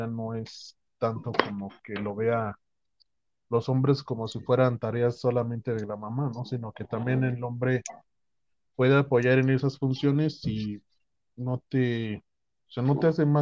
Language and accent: Spanish; Mexico; la cultura que tenemos nosotros como mexicanos